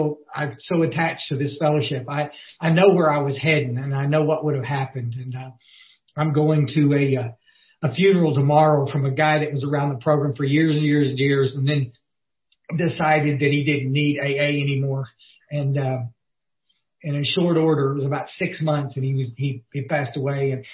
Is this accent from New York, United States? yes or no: no; Ingram, Texas, United States; I am from Ingram, Texas.